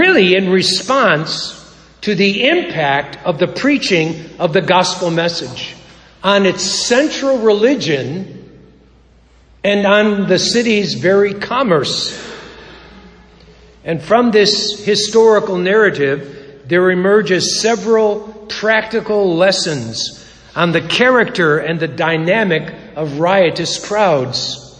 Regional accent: Chicago, Illinois, United States; Chicago, my hometown

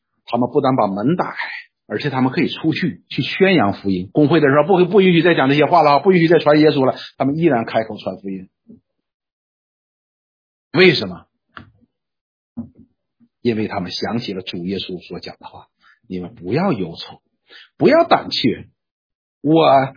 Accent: China; 我们中国人讲吐个唾沫是个钉

